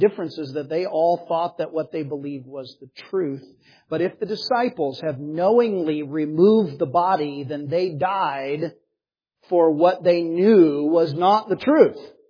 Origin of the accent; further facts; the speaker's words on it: Phoenix, Arizona, United States; a place that I'm very familiar with growing up in Phoenix